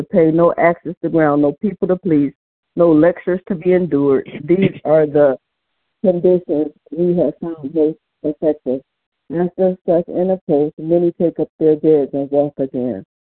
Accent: Cleveland, Ohio, United States; I'm from Cleveland, Ohio.

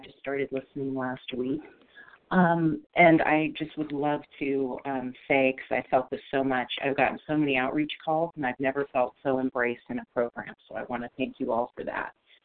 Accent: California, United States; from California.

